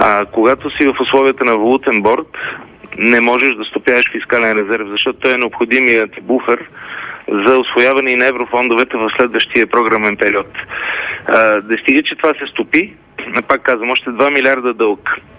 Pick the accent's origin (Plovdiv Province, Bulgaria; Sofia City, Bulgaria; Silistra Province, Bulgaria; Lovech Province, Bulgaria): Sofia City, Bulgaria; Sofia; born there; 23-ти мир, където сега живея, но всъщност съм